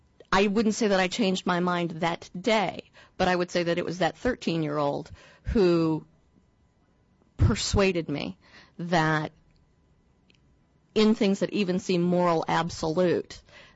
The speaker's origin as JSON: {"language": "English", "region": "Texas", "country": "United States", "tie": "born or raised there", "said": "I grew up in Texas, a very conservative state, and grew up, as most Texans do, supporting the death penalty."}